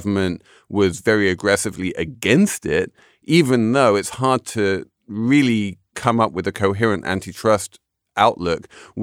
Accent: United Kingdom; when I was growing up in Britain

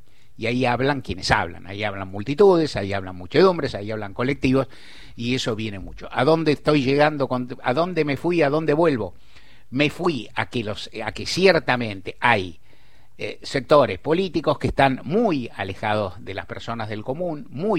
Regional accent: Argentina; y como argentino que soy, que me interesa lo que digan los veredictos

